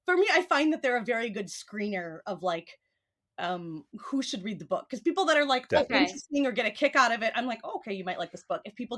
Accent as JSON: {"language": "English", "region": "Minnesota", "country": "United States", "said": "And as I'm from Minnesota, I like am obligated to know all of them."}